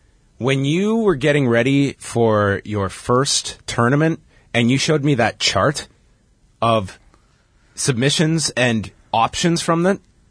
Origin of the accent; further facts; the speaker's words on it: Canada; Especially as a Canadian.